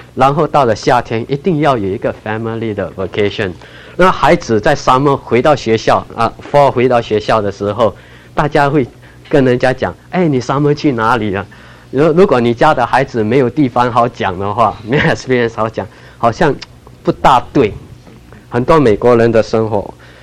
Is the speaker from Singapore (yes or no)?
yes; Singapore; 我从新加坡来，很多是比较靠英国的 pronunciation.